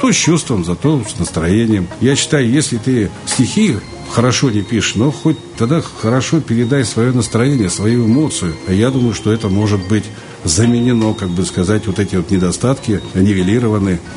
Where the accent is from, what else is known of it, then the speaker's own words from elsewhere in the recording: Vologda, Vologda Oblast, Russia; я родился в Читинской области, там же учился, в Вологде я, значит, вырос.